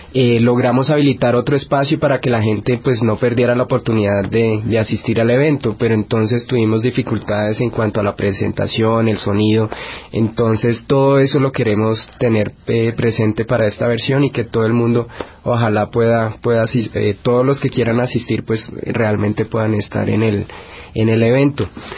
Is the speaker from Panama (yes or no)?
no; Colombia; todos somos colombianos, todos somos hermanos.